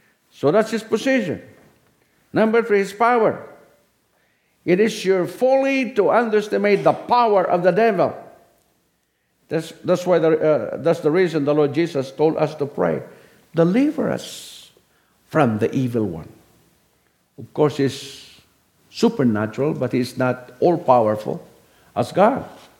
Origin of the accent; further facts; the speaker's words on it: Ilocos Region, Philippines; Many years ago, when I was growing up in the Ilocos Norte, I did not know what the Bible is all about.